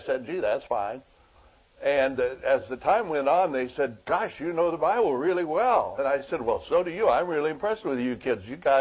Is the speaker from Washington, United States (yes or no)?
no; Idaho, United States; I come from Idaho where there's lots of Mormons